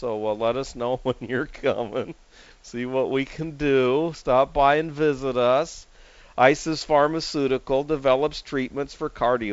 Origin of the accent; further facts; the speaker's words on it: San Diego, California, United States; In fact, it's a San Diego company, my hometown here